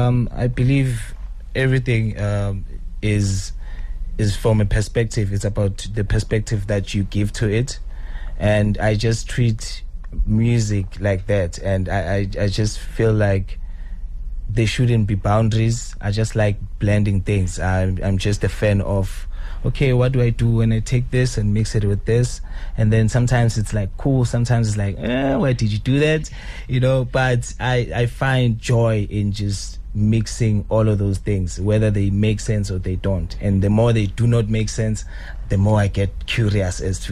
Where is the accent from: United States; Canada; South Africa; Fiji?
South Africa; I am a South African artist, born and raised here